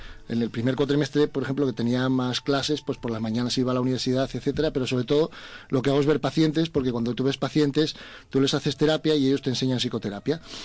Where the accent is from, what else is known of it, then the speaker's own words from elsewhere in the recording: Asturias, Spain; now in Madrid, Spain; Bueno, yo soy asturiano, aunque llevo muchos años en Madrid, pero de origen asturiano.